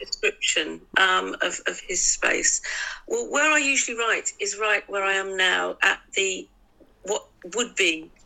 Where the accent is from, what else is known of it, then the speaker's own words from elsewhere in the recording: Birmingham, West Midlands, United Kingdom; now in Devon, United Kingdom; You know, I grew up in Birmingham and I moved to Devon